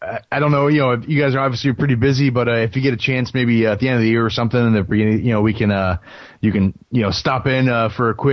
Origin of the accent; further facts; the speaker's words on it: Ohio, United States; also born or lived in Columbus; I grew up in Northeast Ohio where it's fanatical, and I lived in Columbus for a number of years.